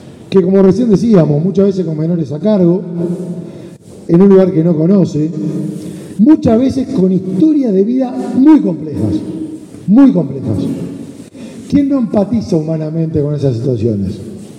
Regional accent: Uruguay

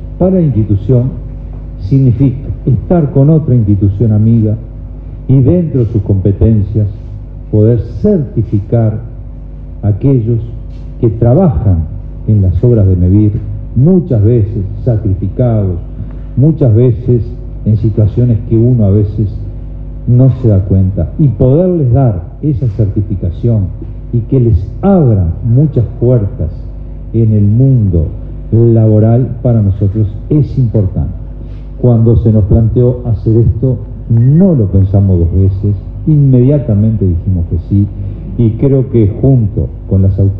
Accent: Cerro Colorado, Florida, Uruguay; Yo soy de Cerro Colorado, soy de allí.

